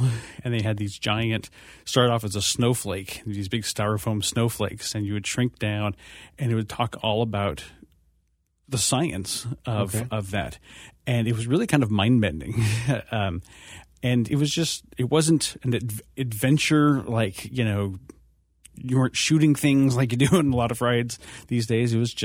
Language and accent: English; California, United States; Growing up in California, I used to visit Disneyland a couple times a year.